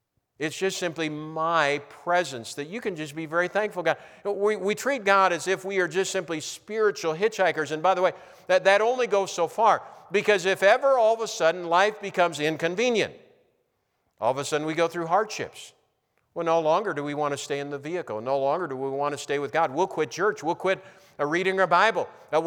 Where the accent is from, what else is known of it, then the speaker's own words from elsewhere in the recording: New Ulm, Minnesota, United States; I remember growing up in New Ulm where I was going to school.